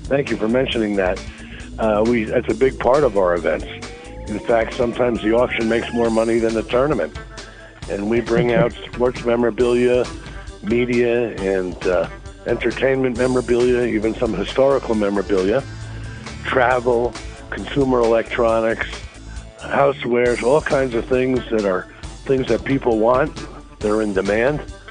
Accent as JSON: {"language": "English", "town": "Wayne", "region": "New Jersey", "country": "United States", "tie": "born or raised there", "also_born_or_lived": "Fair Lawn", "said": "Well, I was born in Fairlawn, moved to Wayne, spent most of my life over there, 30 something years, was on the Wayne Police Department for a number of years"}